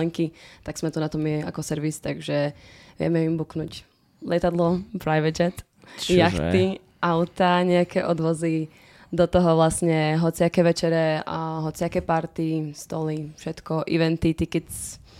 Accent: eastern Slovakia, Slovakia; accent: eastern Slovak; also born or lived in Prague, Czechia; Ja som úplne z východného Slovenska.

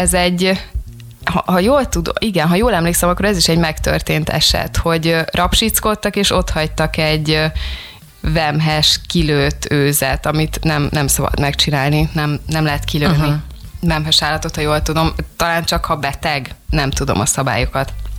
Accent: Dunaújváros, Fejér, Hungary; born there; a szülőházam előtt, Dunajvárosban van egy virágos kert

